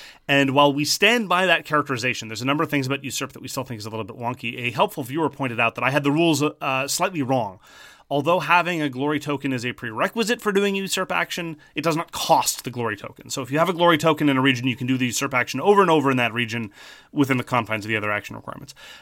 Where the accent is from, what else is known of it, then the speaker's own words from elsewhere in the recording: Canada; because, you know, as a Canadian, I would have something to say about hockey.